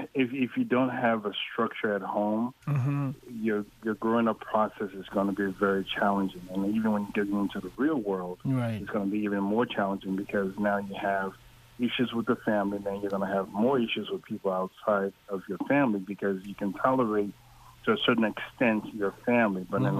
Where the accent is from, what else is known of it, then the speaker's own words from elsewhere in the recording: Liberia; born there; I was born in Liberia.